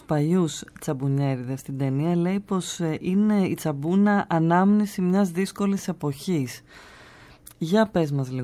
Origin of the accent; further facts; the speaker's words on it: Kea, South Aegean, Greece; ξεκίνησε από το νησί μου, από την Τζιά, από την Κέα, εδώ κοντά στην Αθήνα.